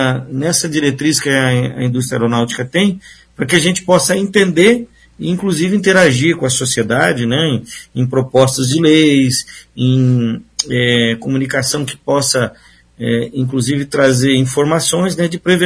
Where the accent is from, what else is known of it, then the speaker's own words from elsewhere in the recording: Cascavel, Paraná, Brazil; eu sou da região de Cascavel, né, moro em Cascavel